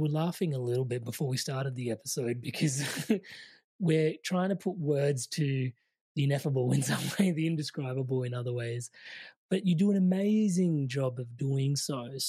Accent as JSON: {"language": "English", "country": "India", "said": "And maybe because I'm Indian"}